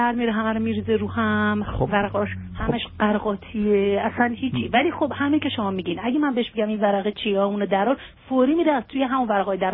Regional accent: Iran; moved away; also born or lived in Canada; وقتی چهار سال پیش ما از ایران اومدیم، خب این مجبور شد دوستاشو ترک بکنه، بعد دو ماه قبل دوباره ما از کانادا موف کردیم اومدیم اینجا

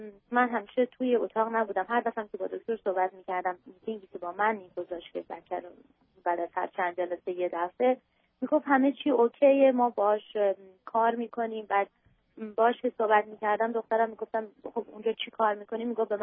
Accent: Iran; also born or lived in Europe; now in United States; من حدود 7 سالی که از ایران و بیرون اومدم و حدود 5 سالی که اینجا هستم.

